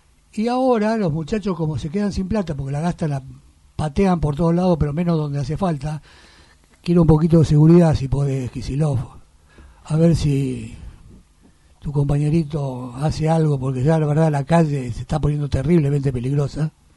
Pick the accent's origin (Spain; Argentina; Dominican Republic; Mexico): Argentina; San Martín, Buenos Aires Province; Un invitado que es de San Martín, mi tierra.